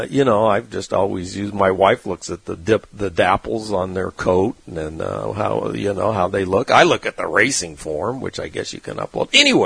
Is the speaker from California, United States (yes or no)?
yes; San Diego, California, United States; But you know, he's from my hometown of San Diego.